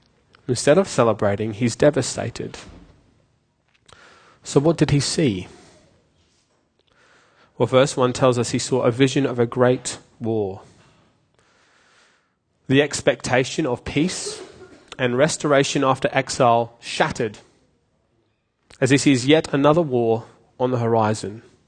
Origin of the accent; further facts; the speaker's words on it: United Kingdom; As you may or may not know, I'm British, and that means that I'm cynical.